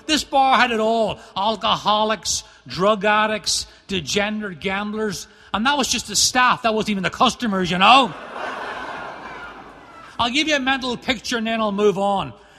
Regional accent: Northern Ireland, United Kingdom; accent: Irish; now in United States; growing up in Northern Ireland, and I've experienced every form of drinking

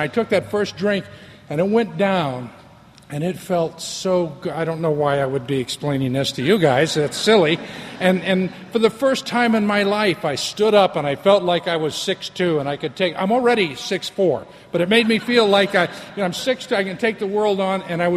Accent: Los Angeles, California, United States; I'm from Los Angeles, Valley Village, you know, it's the San Fernando Valley.

